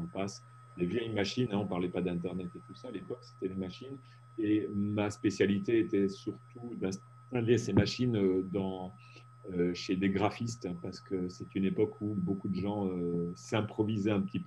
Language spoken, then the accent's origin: French; Belgium; je suis belge d'origine